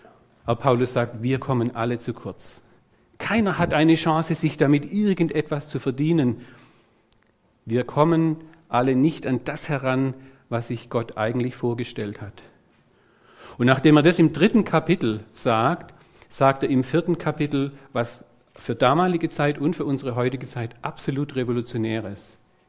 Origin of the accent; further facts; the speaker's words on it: Baden-Württemberg, Germany; Als Schwabe habe ich natürlich einen Kugelschreiber mitgenommen